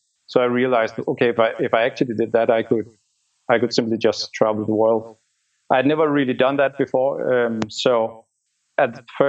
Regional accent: Denmark; I'm from Denmark. I'm 38 years old.

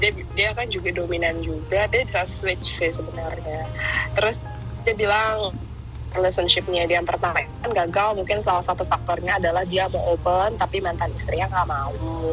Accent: Jakarta, Indonesia; now in Bali, Indonesia; Bukan, gue asli Jakarta. Gue move di Bali karena nikah aja, makanya sini sekarang.

